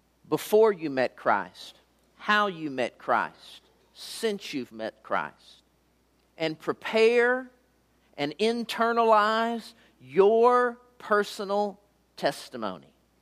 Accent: Alvarado, Texas, United States; I grew up in Alvareda, Texas. It's about 25 miles south of Fort Worth, the intersection of I-35 and Highway 67 in Johnson County.

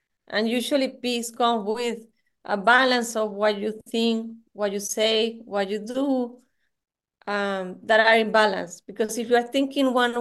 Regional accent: Venezuela; my father is from Spain. I'm from Venezuela

